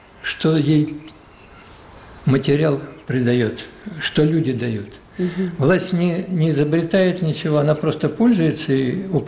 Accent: Siberia, Russia; Да, я сибиряк, я родом из леспромхоза. Родился, в общем-то, можно сказать, за огородом был лес, тайга.

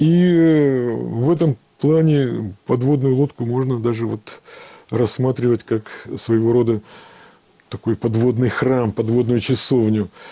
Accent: Polyarny, Murmansk Oblast, Russia; в моем родном городе Полярном

